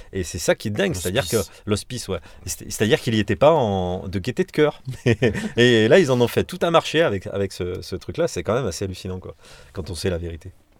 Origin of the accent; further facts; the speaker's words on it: Aix-en-Provence, Provence-Alpes-Côte d'Azur, France; born there; moi je suis né à Aix